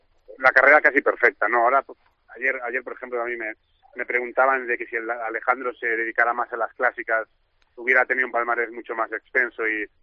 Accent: Galicia, Spain; como gallego que soy

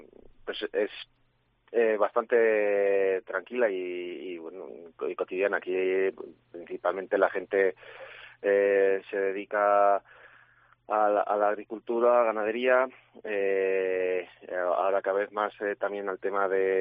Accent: Izal, Navarre, Spain; aquí en Izal, en mi pueblo, hasta hace prácticamente un año no teníamos cobertura

